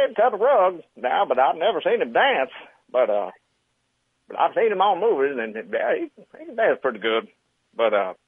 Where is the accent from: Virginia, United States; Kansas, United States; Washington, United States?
Washington, United States; Centralia; now in Oakville, United States; Well, I'm from Centralia, but I don't know Bud, but I live in Oakville.